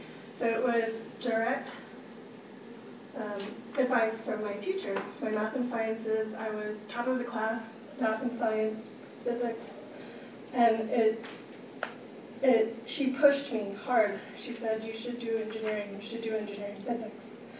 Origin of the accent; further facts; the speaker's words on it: Oklahoma, United States; but I came from Oklahoma, another state.